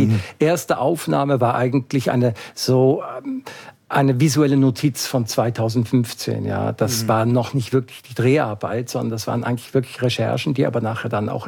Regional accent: Switzerland; also born or lived in Germany; Ich habe einen ukrainisch-russischen Namen. Ich bin in Deutschland geboren, in der Schweiz aufgewachsen.

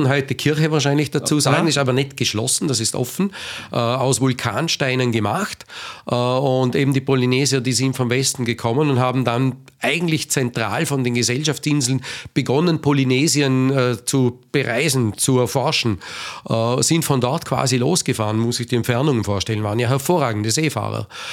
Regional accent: Austria

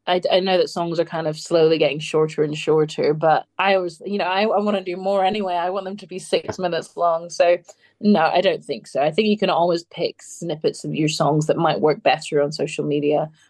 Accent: Scotland, United Kingdom; accent: Doric; Up here, there's a, where I'm from, the dialect is called Doric.

